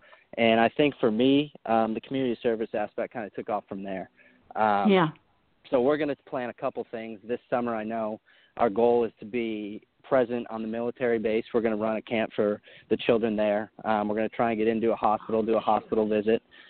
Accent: Syracuse, New York, United States; So I grew up in Syracuse, New York. It's about an hour south of Watertown

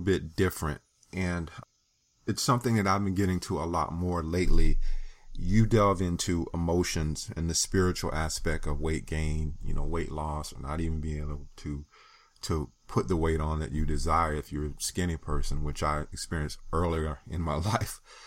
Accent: the South, United States; I'm from the South. I grew up in the South

